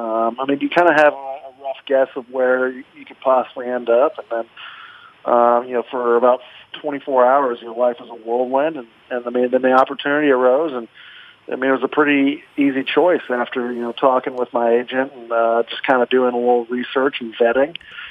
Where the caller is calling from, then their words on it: Kansas City, Missouri, United States; I'm here in Kansas City right now trying to get everything ready to roll back to Buffalo.